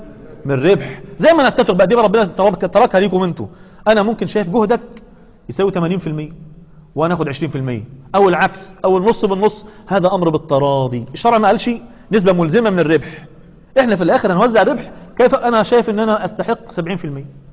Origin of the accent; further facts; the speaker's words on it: Egypt; عندنا في مصر